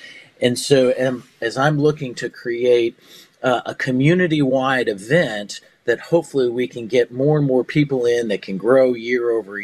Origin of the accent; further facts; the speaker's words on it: Spokane, Washington, United States; born there; So, you know, I was born in Spokane, Washington. I got blessed to go to college in Spokane.